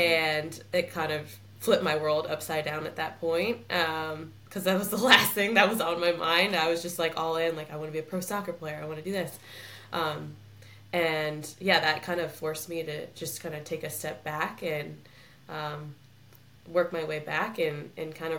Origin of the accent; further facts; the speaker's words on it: Chicago, Illinois, United States; but like, I'm from Chicago, so I was like, you know, pretty comfortable.